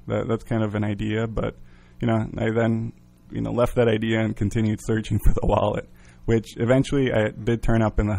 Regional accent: Mexico; I grew up in Mexico. My father's Mexican, my mother's German-American, so I grew up in a bilingual, multicultural home

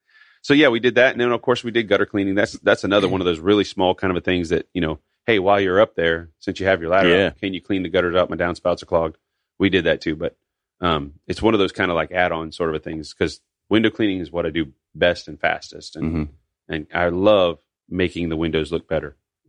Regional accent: Milton, Florida, United States; I was born in Milton Pace and whatever, and I lived here my whole life except when I left for 4 years in the military.

